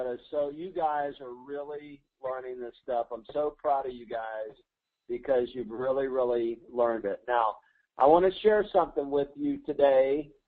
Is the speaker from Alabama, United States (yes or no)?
yes; Alabama, United States; I'm from Alabama, so I'm slow.